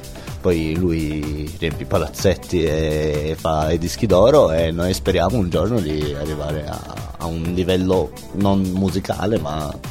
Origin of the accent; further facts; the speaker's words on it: Cumiana, Piedmont, Italy; Tipo anch'io sono di Cumiana